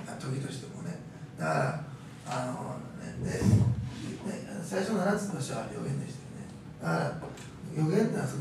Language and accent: Japanese; Osaka, Japan; 大阪で生まれ育ったら、あのえげつなさを、ね、本当に。